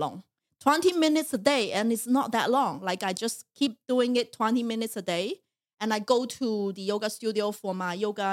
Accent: China; English is a second language; And I literally came into this world and also born and raised in China as a female.

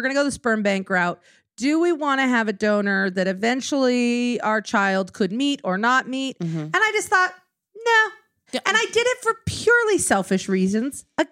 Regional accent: Wyoming, United States; No, we grew up in Wyoming.

